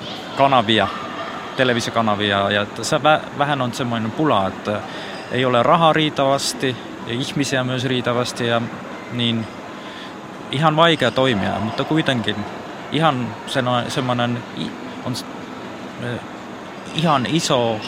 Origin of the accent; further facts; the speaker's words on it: Estonia; Olen vaan virolainen televisiotoimittaja.